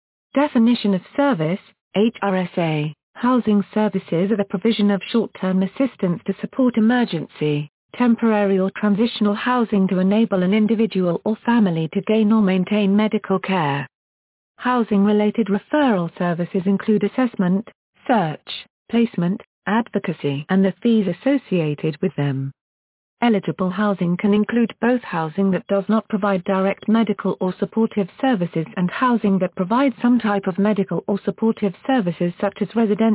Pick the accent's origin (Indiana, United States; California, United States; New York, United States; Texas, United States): California, United States; San Bernardino; born there